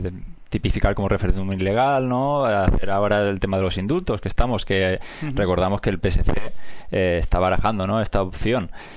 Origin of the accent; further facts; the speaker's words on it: Catalonia, Spain; nosotros sí que, digamos, como catalanes constitucionalistas, sí que nos hemos visto un poco desamparados